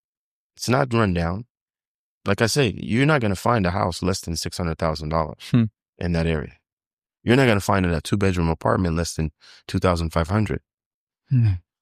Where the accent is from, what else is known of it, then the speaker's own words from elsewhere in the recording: Kansas, United States; born there; They could make more in where I was born in Kansas.